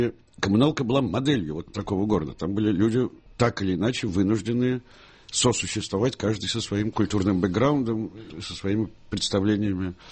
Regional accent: Moscow, Russia; мне проще говорить именно о Москве, сколько это мой родной город. Так вот, люблю я его, этот город, за то, что он мой родной

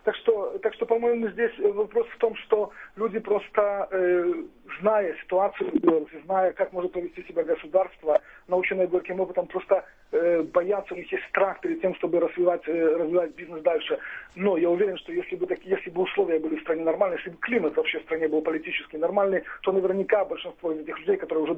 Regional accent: Belarus; Ну, я тоже белорус, поэтому могу это процитировать.

